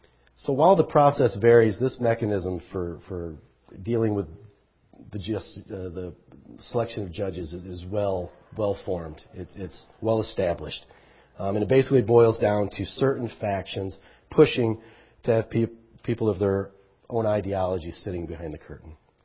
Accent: Kansas City, Missouri, United States; For instance, you know, in Missouri, I'm from Kansas City.

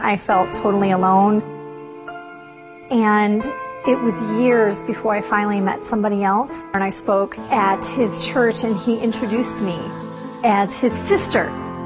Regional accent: Michigan, United States; I'm from Michigan, where we've never had a rape exception because they save them all.

